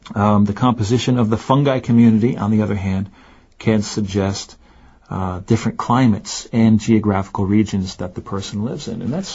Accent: Northeast, United States; in where I'm from, in my hometown in the Northeast in the United States, it's much drier.

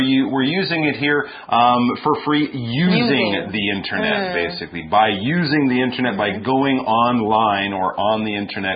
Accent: Canada; Hey, well, I'm Canadian

